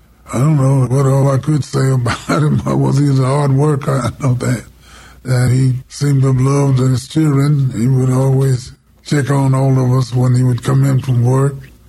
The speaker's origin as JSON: {"language": "English", "town": "Rockfield", "region": "Kentucky", "country": "United States", "tie": "born there", "said": "I was born in Warren County, Kentucky. Little community called Rockfield, near Bowling Green, Kentucky."}